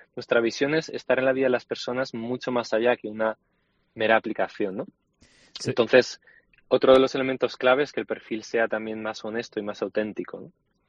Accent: Basque Country, Spain; moved away as an adult; now in Canary Islands, Spain; Yo soy nuevo en la isla, soy del País Vasco, llevo un año y medio aquí, ya me siento adoptado canario, y amo profundamente esta tierra.

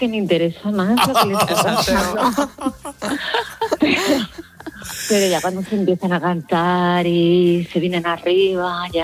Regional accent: Seville, Andalusia, Spain; now in Madrid, Spain; en realidad soy sevillana, ¿eh? Ah. Lo que pasa es que llevo aquí ya 25 años.

